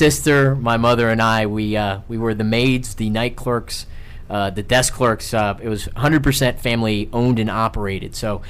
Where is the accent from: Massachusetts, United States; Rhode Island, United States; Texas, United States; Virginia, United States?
Virginia, United States; Blacksburg; I grew up in Blacksburg, Virginia. They operated a small motel there, the Red Carpet Inn, that was in town